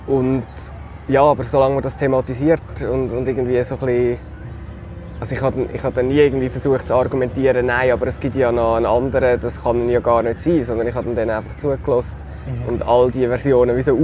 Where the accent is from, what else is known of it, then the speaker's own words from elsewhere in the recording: Switzerland; wieso gehe ich als Schweizer jetzt eine Reportage machen über den Urkaffee, aber ich glaube, es hat schon eine Berechtigung, weil wir in der Schweiz, wir sind ein riesiges Kaffeeland